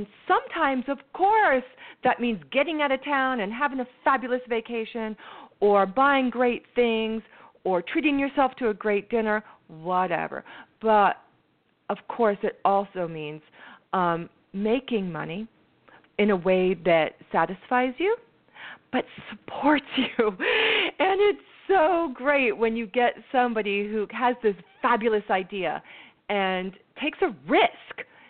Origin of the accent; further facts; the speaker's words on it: San Francisco, California, United States; also my hometown where I am today, San Francisco, right here in the heart of my beautiful city.